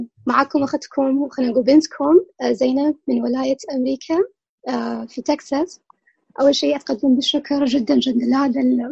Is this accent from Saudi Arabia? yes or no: yes; Al-Ahsa, Eastern Province, Saudi Arabia; أنا من الأحساء، وكوني تربيت على منبر الإمام الحسين تحت منابر الإمام الحسين.